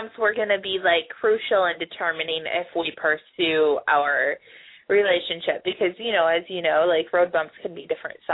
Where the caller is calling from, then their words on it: Chicago, Illinois, United States; I'm calling from Chicago.